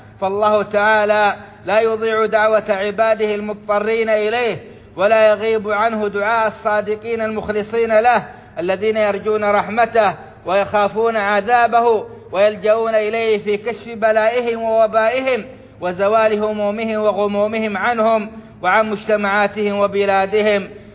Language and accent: Arabic; Saudi Arabia